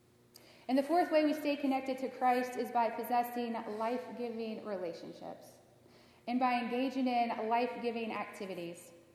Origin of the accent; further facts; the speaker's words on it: Haiti; I grew up in Haiti, went to dental school there, and worked as a general dentist for a couple years.